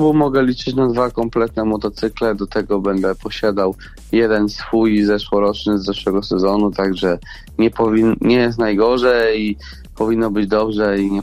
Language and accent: Polish; Gniezno, Greater Poland Voivodeship, Poland; Pochodzę z Gniezna, jestem wychowankiem startu Gniezno.